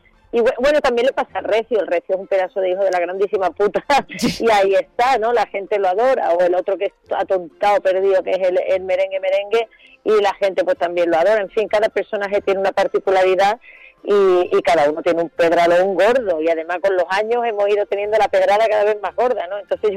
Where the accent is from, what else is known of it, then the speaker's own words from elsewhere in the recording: Seville, Andalusia, Spain; moved away; also born or lived in London / Santander / Barcelona; yo estaba perdiendo mi acento, y claro, y no me iba dando cuenta, y entonces hubo un momento que en mi propia ciudad, en Sevilla, me dice uno, oye, ¿tú de dónde eres?